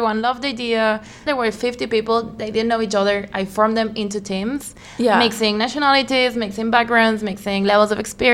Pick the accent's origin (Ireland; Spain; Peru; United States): Spain; Barcelona, Catalonia; I am from Barcelona. I studied business here